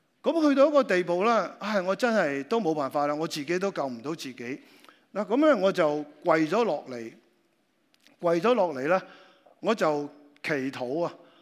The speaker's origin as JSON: {"language": "Cantonese", "country": "Macau", "tie": "born or raised there", "said": "我喺澳门长大啦"}